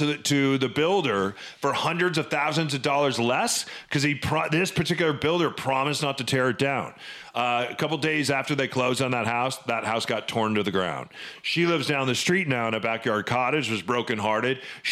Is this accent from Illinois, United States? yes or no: yes; Gurnee, Illinois, United States; now in Washington, United States; where I grew up in Gurnee, Illinois, a $35,000 house where I grew up is maybe worth $100,000 to $110,000 today